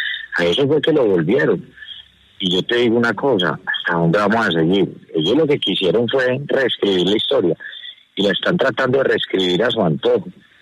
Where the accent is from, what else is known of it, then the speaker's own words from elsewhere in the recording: Medellín, Antioquia, Colombia; como medellinense, como paisa, como ciudadano, como colombiano, yo sí no me quedo callado frente a eso.